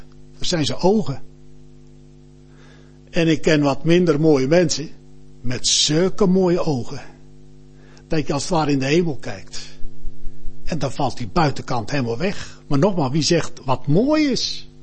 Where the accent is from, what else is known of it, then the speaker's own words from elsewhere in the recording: Brandwijk, South Holland, Netherlands; Ik kom uit Brandwijk en in Brandwijk ligt tegen het plaatsje Molenaarsgraaf aan.